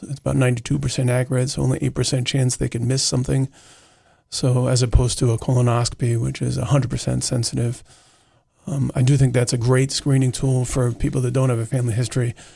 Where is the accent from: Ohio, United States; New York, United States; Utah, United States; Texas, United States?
New York, United States; I grew up in New York, not too far from Lyme, Connecticut, where we had Lyme disease.